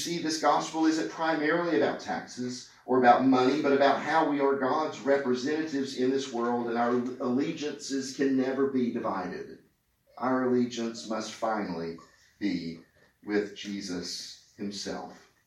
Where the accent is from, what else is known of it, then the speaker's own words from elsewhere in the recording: Jackson, Mississippi, United States; in a southern church like the one that I grew up in Jackson, Mississippi, with no air conditioning in it.